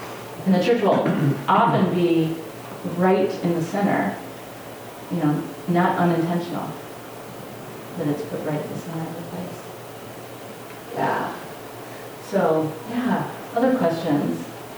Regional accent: Detroit, Michigan, United States; I am from, originally, I was made in Detroit.

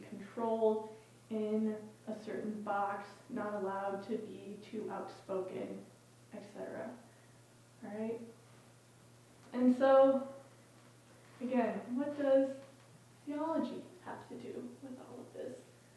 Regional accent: Midwest, United States; when settlers were moving west, I'm from the Midwest

